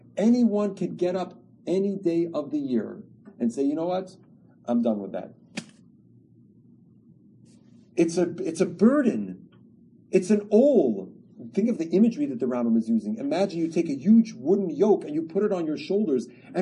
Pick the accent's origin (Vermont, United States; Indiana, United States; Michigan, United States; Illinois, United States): Illinois, United States; Chicago; but I feel like I'm Chicago, so they're my chevra. I'm a Chicagoan.